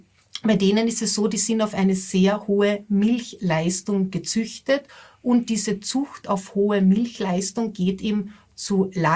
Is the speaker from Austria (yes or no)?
yes; Austria; bei uns in Österreich ist eben auch so